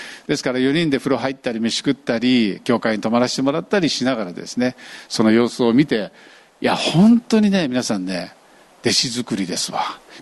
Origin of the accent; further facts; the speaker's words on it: Kitakyushu, Fukuoka, Japan; で、私も北九州出身なんですよ。